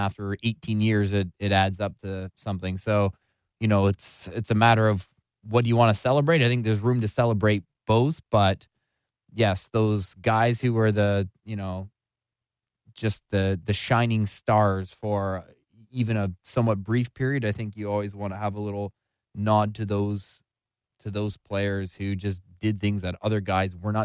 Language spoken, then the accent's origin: English; London, Ontario, Canada; I remember growing up in the London area when Eric Lindros, playing for the Generals, was going to come play the Knights.